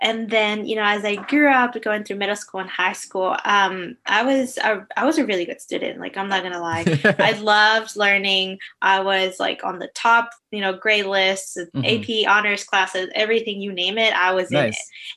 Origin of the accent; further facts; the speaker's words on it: Knoxville, Tennessee, United States; also born or lived in Florida; now in Atlanta, United States; And so I lived in Florida for a couple years, but I would say I grew up in Knoxville, Tennessee. That is home sweet home to me.